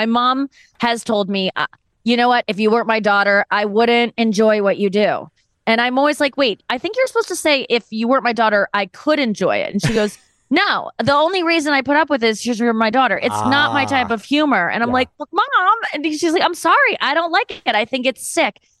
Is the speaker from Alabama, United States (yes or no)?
no; St. Louis, Missouri, United States; Because I think we, especially in the Midwest, I'm from St. Louis, like